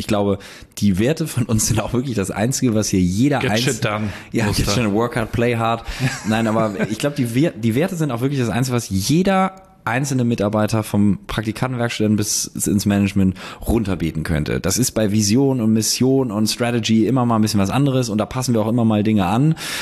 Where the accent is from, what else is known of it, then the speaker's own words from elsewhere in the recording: Hamburg, Germany; Ich komme ja aus Hamburg